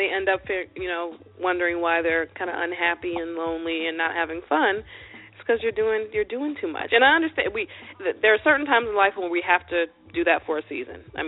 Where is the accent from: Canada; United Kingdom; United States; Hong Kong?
United States; Charleston, South Carolina; I'm from Charleston. We met in Charleston.